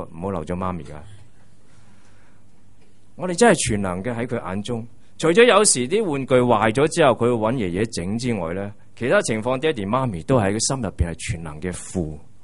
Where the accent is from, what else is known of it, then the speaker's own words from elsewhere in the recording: China; 1989年当我们中国人仍然处于六四的悲痛之时